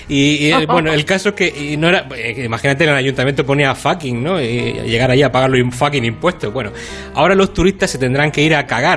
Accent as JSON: {"language": "Spanish", "region": "Region of Murcia", "country": "Spain", "said": "Murcia podemos sacar mucho pecho, que tenemos."}